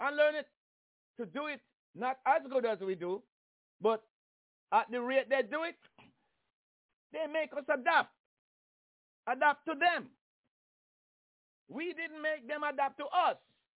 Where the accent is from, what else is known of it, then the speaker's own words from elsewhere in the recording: Jamaica; I come from Jamaica.